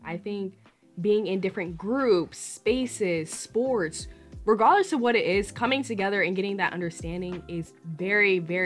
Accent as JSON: {"language": "English", "town": "Rock Island", "region": "Illinois", "country": "United States", "said": "Hey, I'm from Rock Island."}